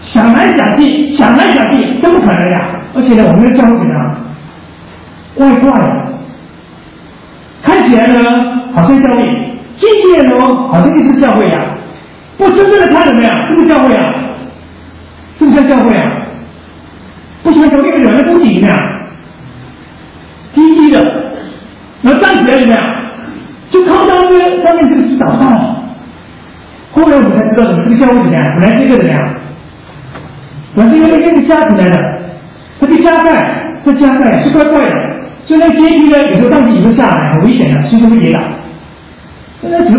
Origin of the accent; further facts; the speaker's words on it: China; 就是我们中国人嘛，不听老人言怎么样？